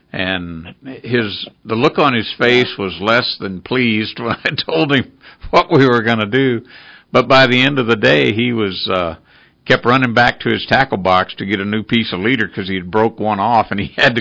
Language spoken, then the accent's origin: English; Gulf Coast, United States; I grew up on the Gulf Coast and started fly fishing for redfish and tarpon, and then moved inland.